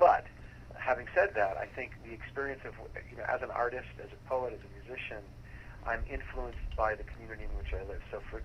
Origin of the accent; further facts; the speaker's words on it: Chicago, Illinois, United States; I grew up in Chicago, and I was influenced by Chicago blues and by folk music.